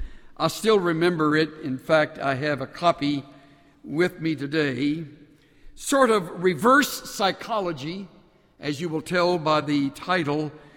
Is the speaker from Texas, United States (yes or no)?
yes; Houston, Texas, United States; I was born and reared in South Texas. Matter of fact, from about third grade on, I lived through my adolescence and ultimately into young manhood in the city of Houston.